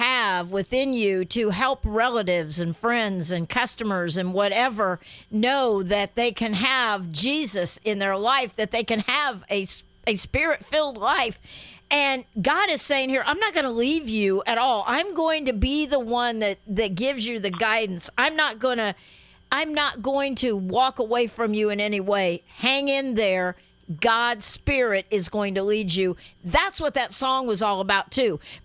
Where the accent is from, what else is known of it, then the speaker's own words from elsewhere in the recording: Guatemala; Being back in the Latin American country where I grew up in Guatemala